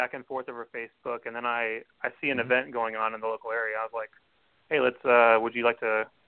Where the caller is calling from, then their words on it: Ohio, United States; calling from Ohio.